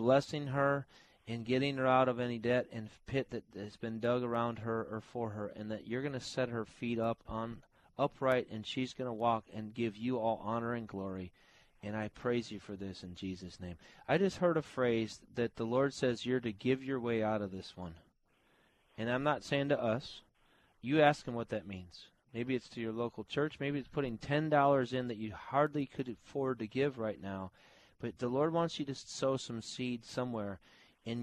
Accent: Chicago, Illinois, United States; I know exactly where that is. I grew up in Chicago.

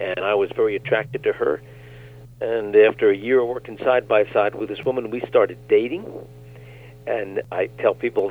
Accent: Reading, Pennsylvania, United States; assistant to the mayor of my hometown, Reading, Pennsylvania, a middle, mid-sized city.

